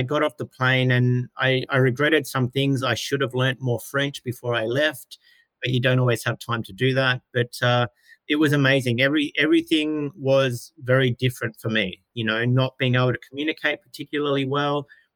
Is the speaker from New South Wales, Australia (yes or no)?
yes; Wollongong, New South Wales, Australia; born there; also born or lived in Sydney / Melbourne; So I was born in Wollongong in New South Wales, then moved to Sydney for work.